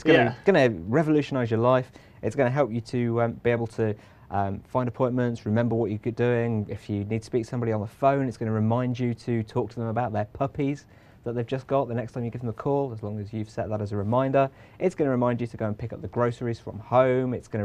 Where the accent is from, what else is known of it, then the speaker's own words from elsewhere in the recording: United Kingdom; being British